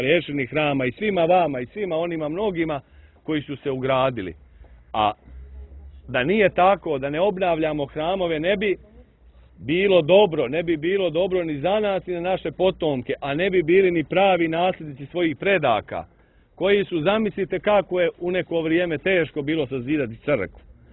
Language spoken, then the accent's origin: Serbian; Montenegro; Kod nas u Crnoj Gori skoro na svakom groblju ima crkva.